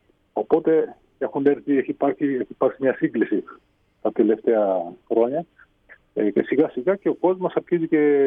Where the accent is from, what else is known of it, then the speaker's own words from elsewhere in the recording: Italy; επειδή γεννήθηκα και μεγάλωσα στην Ιταλία